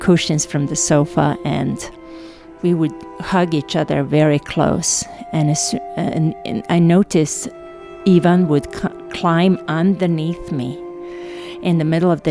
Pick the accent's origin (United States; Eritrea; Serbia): Serbia; Novi Sad, Vojvodina; English is a second language; I said, "I'm not a refugee. I am from Novi Sad. I'm going home. I'm not a refugee."